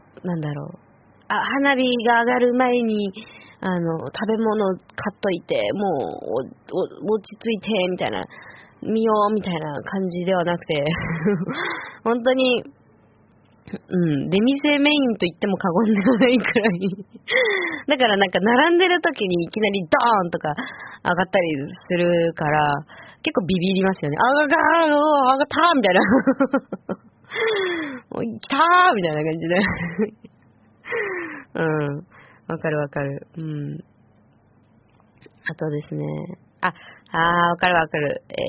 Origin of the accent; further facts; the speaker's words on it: Iwate, Japan; よくね、私の実家も、ね、畳のお家だったので、ね、一軒家の、うん。で、風鈴が、こう、チリンチリンってなるわけですよ。ね。で、まあ、岩手の夏っていうのは、そこまで暑くなくて、